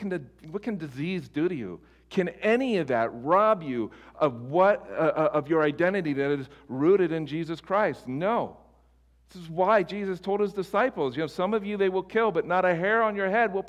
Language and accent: English; Ireland; because, you know, we're both Irish.